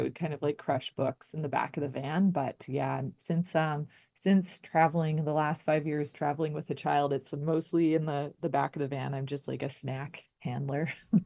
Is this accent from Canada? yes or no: yes; Minaki, Ontario, Canada; I grew up in Manaki. So I remember we did have one fire in the we did have one forest fire that kind of shut down the road between Manaki and Kenora when I was in high school.